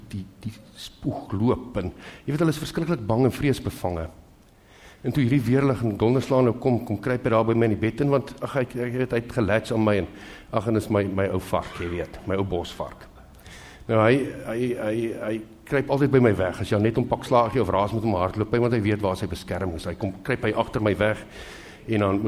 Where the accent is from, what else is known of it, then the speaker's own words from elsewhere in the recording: Highveld, South Africa; ons het groot geword op die Hoofveld is jy eintlik gewoond aan hierdie type storms